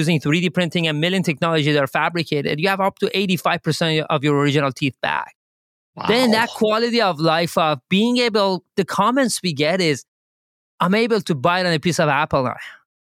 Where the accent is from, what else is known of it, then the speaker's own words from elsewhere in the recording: Iran; moved away as an adult; now in United States; I came to the United States to do my PhD. I'm born and raised in Iran. I did my undergrad in Iran.